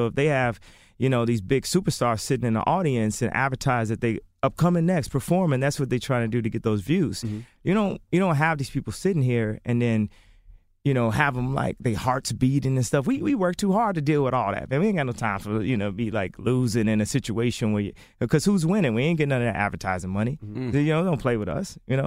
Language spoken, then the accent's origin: English; Chicago, Illinois, United States; Ghetto was fun. I mean, I'm from Chicago.